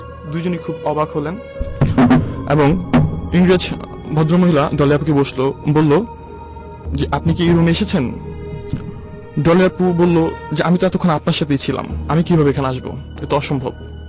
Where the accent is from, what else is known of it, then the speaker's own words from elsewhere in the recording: Dhaka, Dhaka Division, Bangladesh; এসেছি পুরান ঢাকার পুস্তকগুলো থেকে।